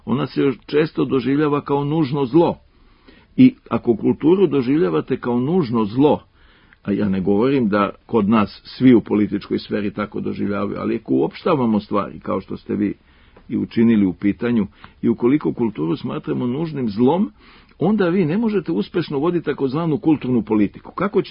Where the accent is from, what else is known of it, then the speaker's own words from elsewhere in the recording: Serbia; mi smo kao narod Srbi imali veoma mnogo diskontinuiteta